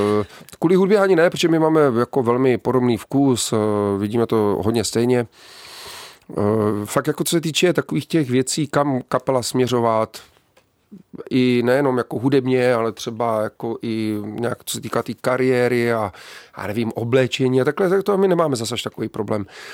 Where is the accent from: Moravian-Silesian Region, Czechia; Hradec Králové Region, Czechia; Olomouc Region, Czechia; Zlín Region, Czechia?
Olomouc Region, Czechia; Šumperk; To je například, že jak jsme ze Šumperka, takže jedu na rozhovor do Prahy